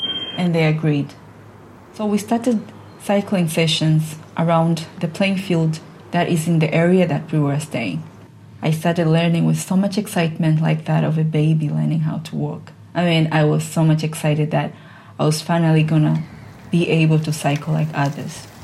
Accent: Tanzania; moved away as an adult; now in Jyväskylä, Finland; I am from Tanzania. I came to Finland in 2015 as a master's student at the University of Jyväskylä, and I've been living here in Jyväskylä ever since.

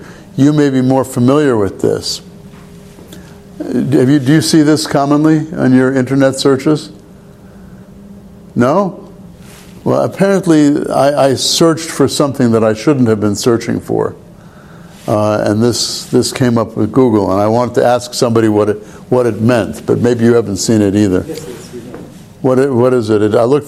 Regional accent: New York City, New York, United States; first language Hungarian; English is a second language; now in Finland; I grew up in New York City, and my parents were both Hungarian. And I spoke Hungarian till I was about 5 or 6 years old.

